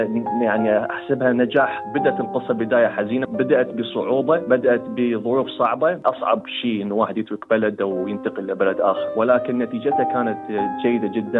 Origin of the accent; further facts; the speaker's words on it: Basra Governorate, Iraq; born there; moved away as an adult; also born or lived in Baghdad; ولدت في العراق في محافظة البصرة، عشت تقريبا 30 سنة في بغداد، درست في جامعة بغداد كلية العلوم قسم الفلك، كذلك حصلت على شهادة الماجستير من نفس الجامعة ونفس القسم.